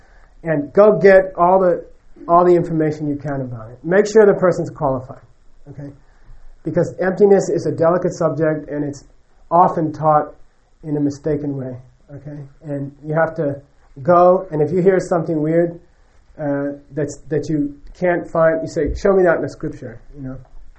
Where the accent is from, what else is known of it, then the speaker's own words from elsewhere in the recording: Los Angeles, California, United States; I come from California too, originally LA.